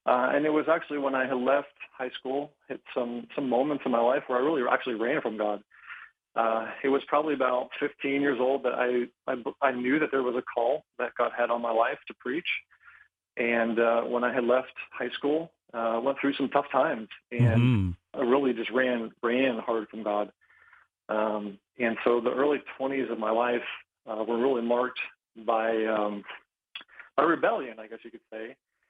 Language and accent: English; Erie, Pennsylvania, United States; moved away as an adult; also born or lived in Springfield, Missouri / Chicago; now in Florida, United States; I grew up in Erie, Pennsylvania. And I lived there for the first 18 years of my life, and from there had went to Central Bible College in Springfield, Missouri, where my wife and I had met. And shortly after that, I moved to Chicagoland area